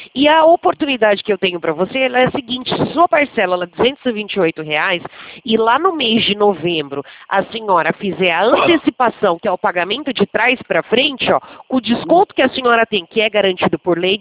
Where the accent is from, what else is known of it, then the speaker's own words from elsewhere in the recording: Americana, São Paulo, Brazil; Eu sou do interior de São Paulo, da cidade americana